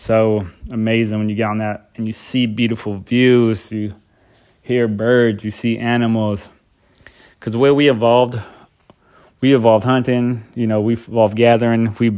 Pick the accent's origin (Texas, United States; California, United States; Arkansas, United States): California, United States; San Jose; I grew up in Silicon Valley, San Jose, Bay Area, California. I grew up middle class and below